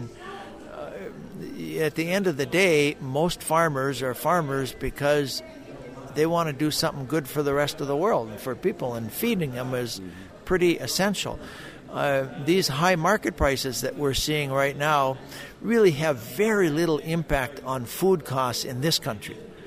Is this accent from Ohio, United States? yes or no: no; North Dakota, United States; I'm from North Dakota originally. We're kind of a small dairy state.